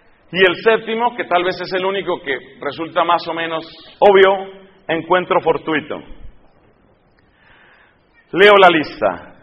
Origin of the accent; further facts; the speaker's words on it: Colombia; en mi país, Colombia